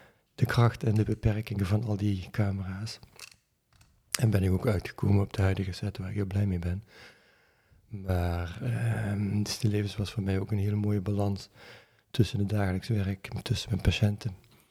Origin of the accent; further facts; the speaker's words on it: Limburg, Netherlands; now in Deventer, Netherlands; Ik kom oorspronkelijk uit Limburg, dat is niet te verbergen, ook niet in een podcast. Ik woon nu sinds 13 jaar heerlijk in Deventer.